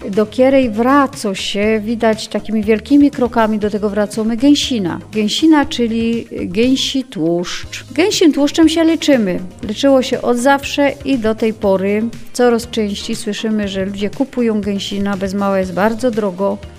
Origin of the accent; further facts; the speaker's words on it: Silesian Voivodeship, Poland; my są stąd, że od wieków to jest nasza świętoziemia, że my z dziada pradziada Ślązoki